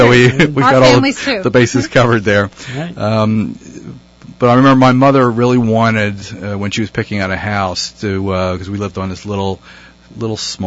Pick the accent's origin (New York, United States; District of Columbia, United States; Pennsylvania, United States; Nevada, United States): Pennsylvania, United States; Phoenixville; I was born and raised in Phoenixville, which is, for those who don't know, a little town in Chester County. When I grew up, it was a steel town, blue-collar town. My parents were immigrants came over from Ireland after the war.